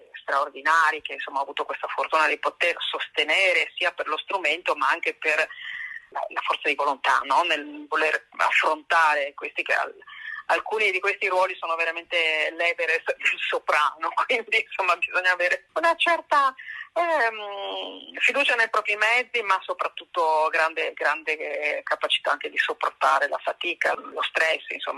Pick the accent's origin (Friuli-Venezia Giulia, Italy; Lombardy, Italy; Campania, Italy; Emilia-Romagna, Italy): Friuli-Venezia Giulia, Italy; Anduins; io sono friulana, sono di un paesino bellissimo, si chiama Anduins, nella Val d'Arzino